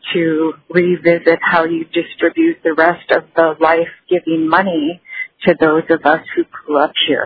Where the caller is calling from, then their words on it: Talkeetna, Alaska, United States; I'm calling from Talkeetna.